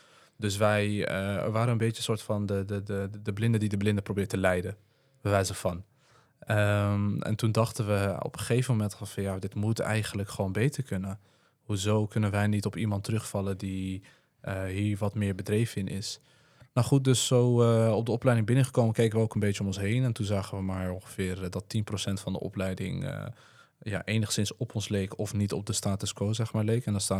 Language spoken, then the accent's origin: Dutch; Amsterdam, North Holland, Netherlands; We zijn Amsterdammers, ja.